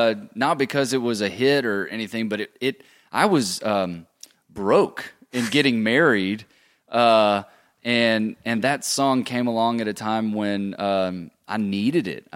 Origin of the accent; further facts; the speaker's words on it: Mississippi, United States; this is the first time I'm from Mississippi.